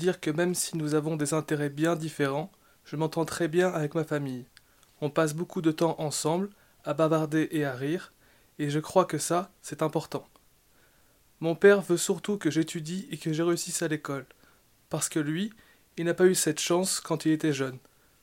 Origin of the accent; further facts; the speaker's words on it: France; born there; j'ai 16 ans et j'habite à Lyon avec mes deux frères et mes deux parents. Ils viennent d'Algérie, mais moi, je suis né en France.